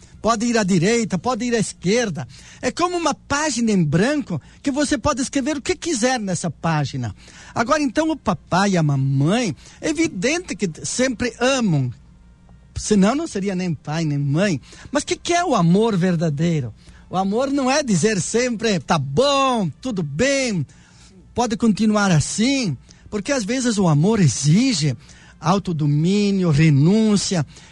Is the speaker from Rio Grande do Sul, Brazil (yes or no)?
yes; Rio Grande do Sul, Brazil; now in Dourados, Brazil; eu quando morava lá no Rio Grande do Sul, sou gaúcho, né? Torço para o Internacional, sou gaúcho.